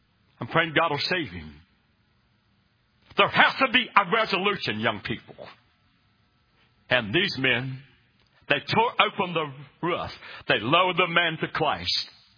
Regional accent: West Virginia, United States; I'm from West Virginia and I was raised by fishing all the time.

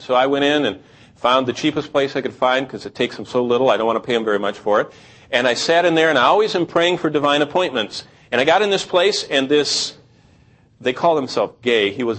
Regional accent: Oklahoma, United States; Oh, I'm from Oklahoma.

